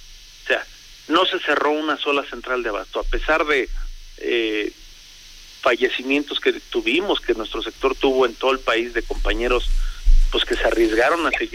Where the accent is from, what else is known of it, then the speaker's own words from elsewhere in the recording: State of Mexico, Mexico; born there; yo soy mexiquense por nacimiento.